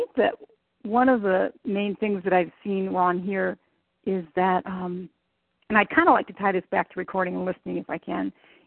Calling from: Midwest, United States; Oh, well, I am calling you from the Midwest, Sherry.

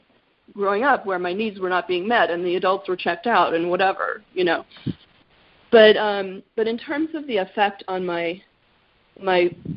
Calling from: New Mexico, United States; And I'm calling from New Mexico instead of California for a change.

